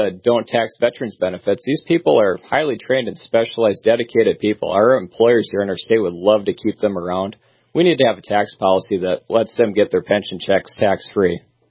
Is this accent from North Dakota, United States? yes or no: yes; Jamestown, North Dakota, United States; No, I grew up in Jamestown, Leon, went to Jamestown College, got a bachelor's degree in business administration